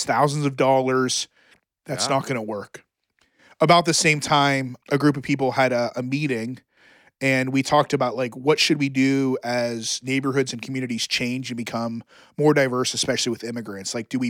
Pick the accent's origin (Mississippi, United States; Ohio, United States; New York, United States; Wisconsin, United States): Ohio, United States; Youngstown; I mean, I grew up in Northeast Ohio. Youngstown, Ohio is a diverse, like, African-American.